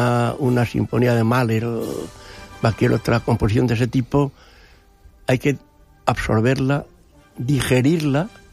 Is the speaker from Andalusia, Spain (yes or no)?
no; Beneixama, Valencian Community, Spain; he hecho carteles también para mi pueblo, para Benixama.